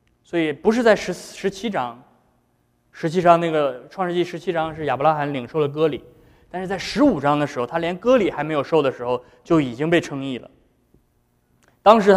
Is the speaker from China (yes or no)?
yes; China; 就好像我们今天我们是中国人，对吧？